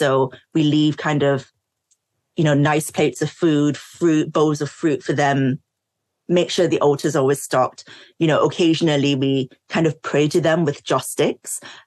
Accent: Singapore; when I was growing up in Singapore

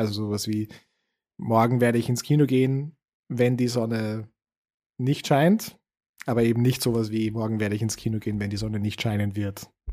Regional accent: Austria; now in Germany; wenn man irgendwie als Österreicher in Deutschland ist

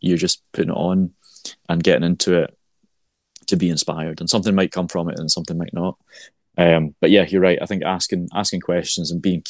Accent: Glasgow, Scotland, United Kingdom; so I was born and bred in Glasgow, worked in Glasgow. And I moved to Ayr, which is on the southwest coast of Scotland.

